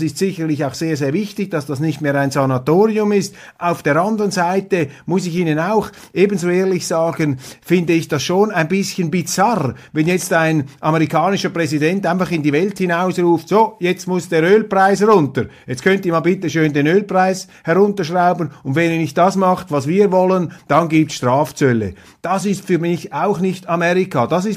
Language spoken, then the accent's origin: German; Switzerland; wo wir als Schweizer ja nur dem lieben Gott danken können, dass das bei uns noch nicht passiert ist.